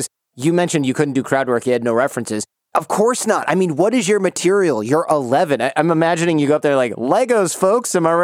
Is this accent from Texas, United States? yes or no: no; Michigan, United States; moved away; I don't know if we have them out here in California, but I remember growing up in Michigan and my parents would buy those like mini donuts, the white ones.